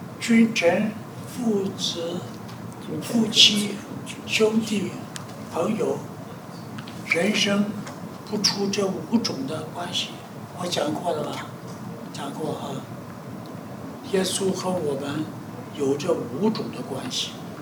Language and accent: Chinese; China; 我中国人讲五常有没有？